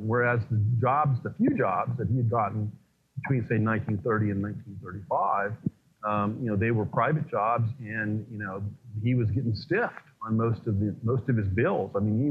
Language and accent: English; Indiana, United States; I've lived in the state now for 26 years. I grew up in Indiana.